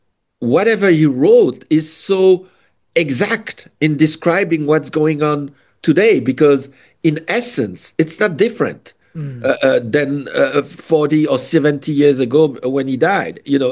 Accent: Haiti; also born or lived in Congo; coming from Haiti, I know what a dictatorship is.

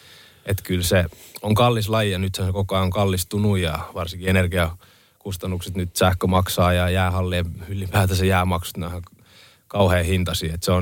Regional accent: Helsinki, Uusimaa, Finland; Kyllä mä ajattelen suomen kielellä ja mun ystävät on kuitenkin täällä ja äiti ja sisko asuu Suomessa. Niin kyllä tää Suomi on mun kotimaa ja Helsinki on mun kotikaupunki. Mutta kyllä niin kuin Viro ja Esti on niin kuin mun sydämessä semmoinen niin kuin kuitenkin koti myös.

